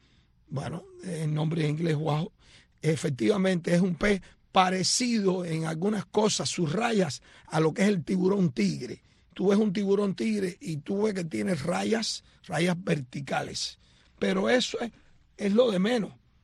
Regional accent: Cuba; moved away; hasta que me fui de Cuba en el año 92

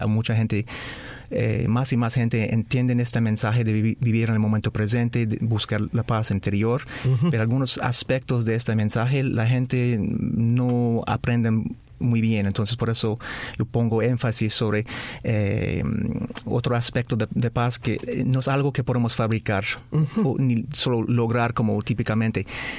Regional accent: Montreal, Quebec, Canada; Sí, soy de Canadá, nací en Montreal, Canadá, y pues enseñé como a muchos años como solo un profesor de inglés y también en colegios internacionales en inglés

